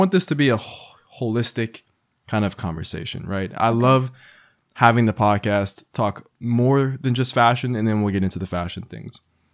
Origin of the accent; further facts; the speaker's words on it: United States; And as an American, you can definitely like hear Canadian accents from the get-go.